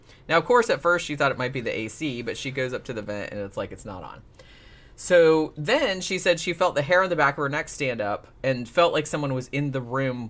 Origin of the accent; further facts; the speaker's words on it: Florida, United States; I'm from Florida.